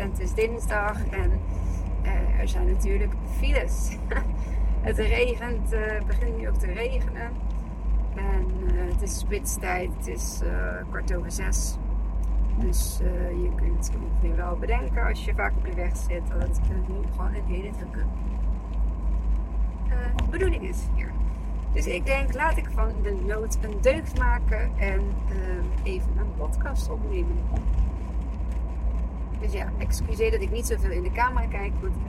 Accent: The Hague, South Holland, Netherlands; Ik kom uit Den Haag.

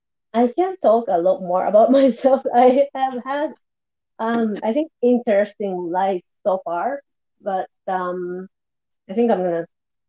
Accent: Japan; English is a second language; now in L'Assomption, Canada; I am originally from Japan, but now I live in Canada. I have lived in different places in Canada, but now I'm settled in the province of Quebec. We are in a small town called L'Assomption. It's between Montreal and Quebec City.

